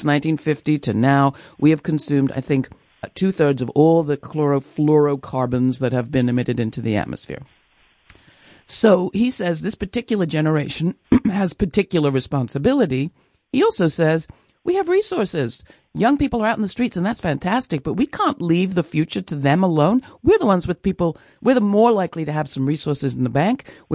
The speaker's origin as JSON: {"language": "English", "region": "England", "country": "United Kingdom", "said": "And I'm originally English, so that's saying a lot."}